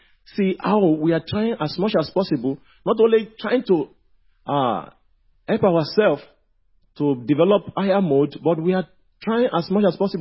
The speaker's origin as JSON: {"language": "English", "country": "Nigeria", "second_language": "English", "said": "Like from where I'm coming from Nigeria, you know."}